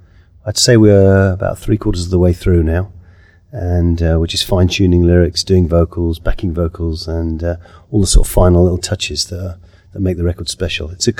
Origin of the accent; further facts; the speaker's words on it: London, United Kingdom; I'm an old timer, pretty much. I try not to look like it, but I am. I'm from London.